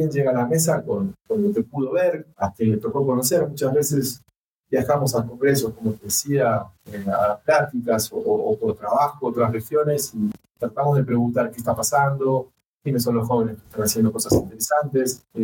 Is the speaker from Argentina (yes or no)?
yes; Argentina; yo soy argentino.